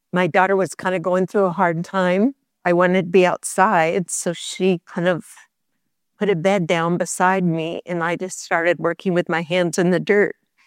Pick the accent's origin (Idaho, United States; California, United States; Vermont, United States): California, United States; now in Tennessee, United States; I'm from Southern California. We moved here from Newport Beach 20 years ago. So we feel like locals now.